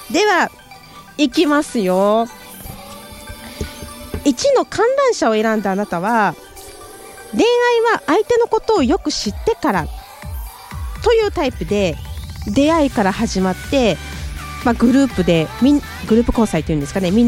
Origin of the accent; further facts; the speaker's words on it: Mie, Japan; 私三重県出身なんで